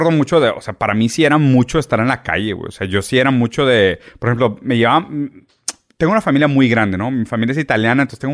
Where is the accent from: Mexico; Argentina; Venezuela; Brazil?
Brazil; yo soy brasileño y hubo una época que yo estaba todavía viviendo en Brasil, pero tenía empresa en Singapur.